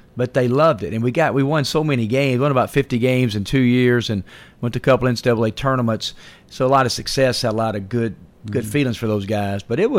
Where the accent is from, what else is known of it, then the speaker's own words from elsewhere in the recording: Mississippi, United States; also born or lived in Utah; I grew up in Mississippi all my life, but kind of wanted to venture out. And I went out to Utah State, too.